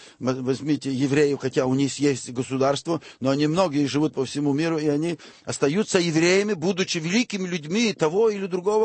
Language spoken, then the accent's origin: Russian; Western Ukraine, Ukraine; Я из Западной Украины